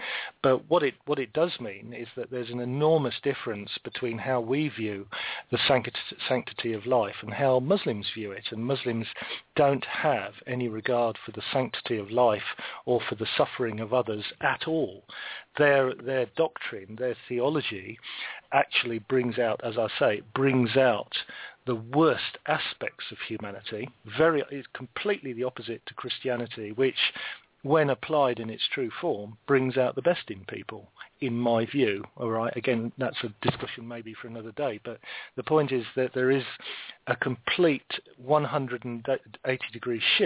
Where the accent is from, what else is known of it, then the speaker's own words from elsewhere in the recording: Birmingham, West Midlands, United Kingdom; this is coming out of Birmingham in the United Kingdom, my hometown